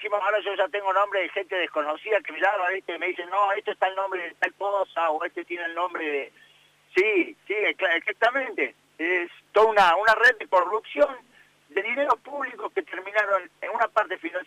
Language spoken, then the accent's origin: Spanish; Córdoba, Argentina; esto es lo que me interesa como cordobés, como que amo esta provincia